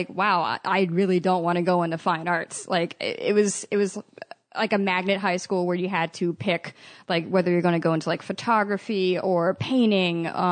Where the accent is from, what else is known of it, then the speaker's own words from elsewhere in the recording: Baltimore, Maryland, United States; Baltimore?